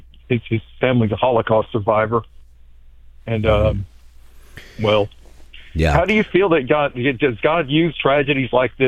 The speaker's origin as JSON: {"language": "English", "town": "Texarkana", "country": "United States", "lives_now": "Huntsville, United States", "said": "No, sir. I'm from Texarkana."}